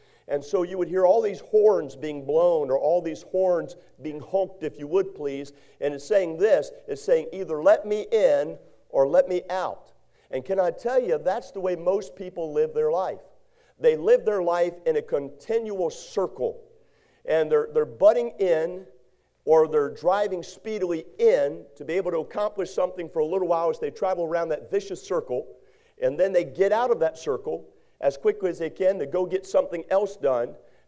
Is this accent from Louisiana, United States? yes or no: no; Maryland, United States; when I grew up in Maryland, I lived 4 hours from New York City. So many times we would travel up to the city.